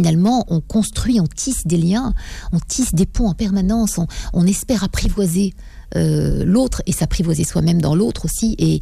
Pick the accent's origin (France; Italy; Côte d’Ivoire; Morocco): Morocco; Je viens du Maroc en plus, où c'est pas un pays en guerre